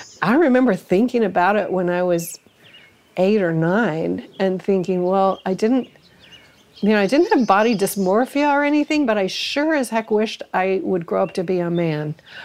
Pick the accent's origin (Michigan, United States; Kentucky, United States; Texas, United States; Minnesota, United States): Kentucky, United States; accent: Kentucky; I was shocked that my accent, my Kentucky accent, my Kentucky origins, just knowing that I was from Kentucky made people laugh